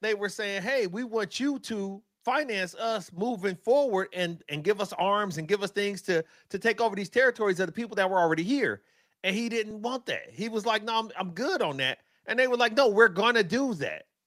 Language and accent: English; Peoria, Illinois, United States; when I was young, growing up in Peoria, we got off of school for Kazimierz Pulaski Day.